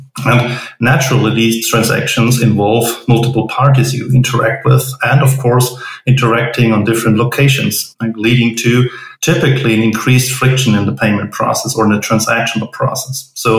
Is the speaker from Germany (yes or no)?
yes; Germany; accent: German; English is a second language; probably here for my accent, I'm German.